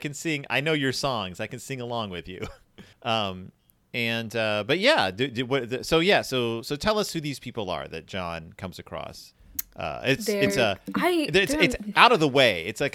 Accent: the South, United States; I grew up in the South, which is close enough to know that girl could be used in a non-offensive way

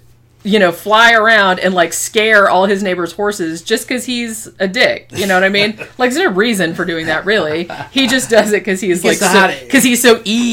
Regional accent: Daytona Beach, Florida, United States; because I grew up in Daytona Beach, which is like full of biker bars and stuff.

